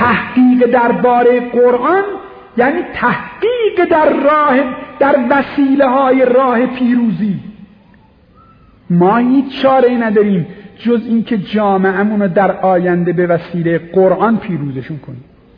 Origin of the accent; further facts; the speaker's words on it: Isfahan, Iran; اهل کجا هستی؟ گفتم اصفهان.